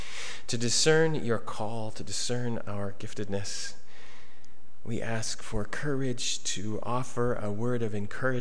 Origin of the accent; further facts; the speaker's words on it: Canada; because we're Canadian, as I said last week.